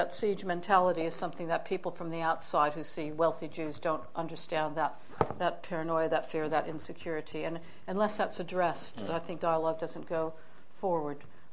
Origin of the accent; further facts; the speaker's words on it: United States; I think as an American student at that time, it was very much a response to the Black Power movement